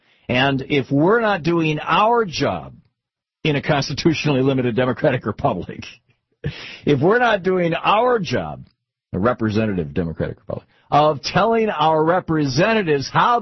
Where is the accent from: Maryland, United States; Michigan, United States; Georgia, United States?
Michigan, United States; My old stomping grounds. I grew up in Michigan. Our oldest daughter was born in Detroit.